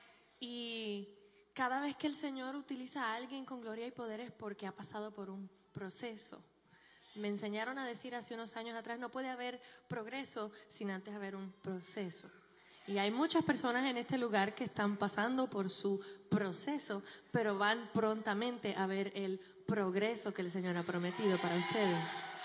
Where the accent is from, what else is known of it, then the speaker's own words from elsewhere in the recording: Puerto Rico; also born or lived in New York, United States; nos mudamos de New York a Puerto Rico. Y en Puerto Rico fue donde me crié desde los 7 años y medio de edad. Y me siento más boricua que el coquí.